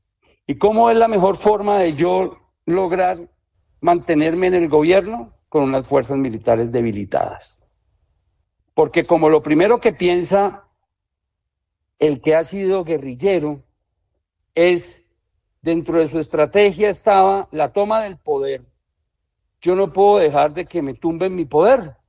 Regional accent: Colombia; nosotros nos paramos como pueblo colombiano a decir, hombre, este es el cambio.

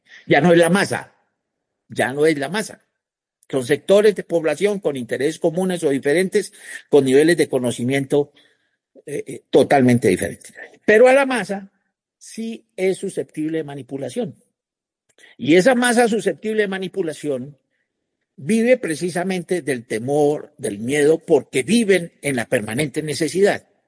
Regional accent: Colombia; Un momento, yo me siento colombiano.

